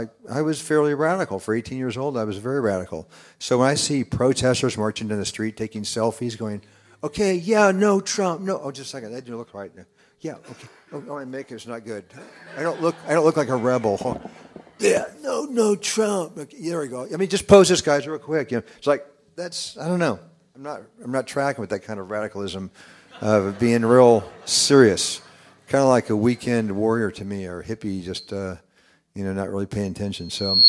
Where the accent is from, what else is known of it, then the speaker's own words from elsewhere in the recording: Kansas City, Missouri, United States; I'm from Kansas City, and last year, when we won the World Series, he was a key part, acquisition for us